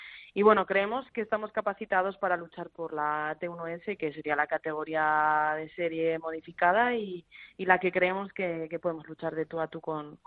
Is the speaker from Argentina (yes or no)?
no; Burgos, Castile and León, Spain; Burgos, mi tierra